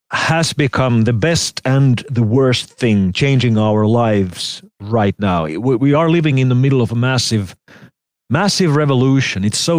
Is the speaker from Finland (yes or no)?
yes; Finland; here in my home country, which is tiny, we have 5 million people living in Finland.